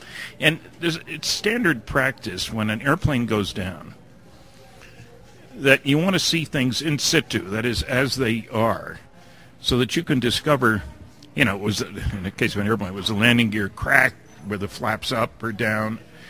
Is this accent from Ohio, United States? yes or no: no; New Jersey, United States; I'm from New Jersey. That was part of the problem.